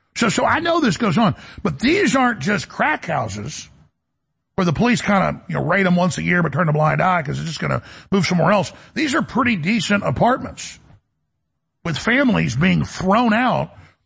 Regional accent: Dallas, Texas, United States; born or raised there

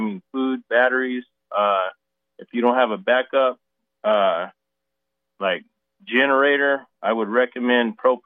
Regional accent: Arizona, United States; moved away as an adult; So I used to live in Arizona. Matter of fact, I grew up in Arizona, and I left Arizona because I seen what was coming. And I moved to Arkansas

